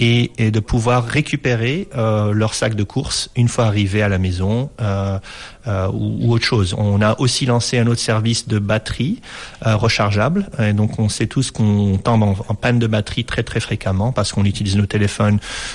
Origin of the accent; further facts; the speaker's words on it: Morocco; moved away as an adult; also born or lived in United States; J'ai grandi au Maroc jusqu'à l'âge de 18 ans. Après ça, j'ai décidé de changer de cap un petit peu et puis d'aller aux États-Unis.